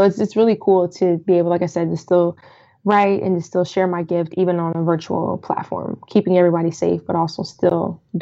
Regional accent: Colorado Springs, Colorado, United States; I'm originally from Colorado. So that was in Colorado Springs, where I'm from. And then when I moved to the DMV area, they call it the DC, Maryland, Virginia area, DMV

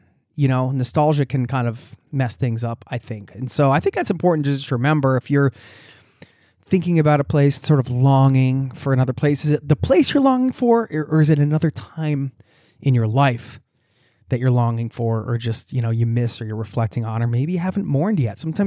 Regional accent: Pennsylvania, United States; also born or lived in Colorado; I grew up in Pennsylvania. Even before I'd ever set foot in Colorado, I felt like it was a place that I needed to go

